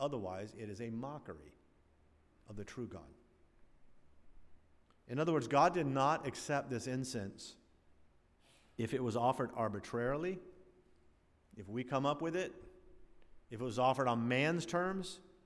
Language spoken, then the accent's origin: English; Satellite Beach, Florida, United States; when I was a boy growing up in Satellite Beach